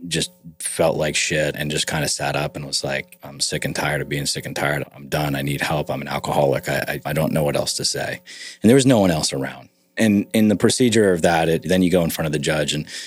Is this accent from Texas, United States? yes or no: no; New York, United States; I'm from New York originally. And kind of moved around the New York area.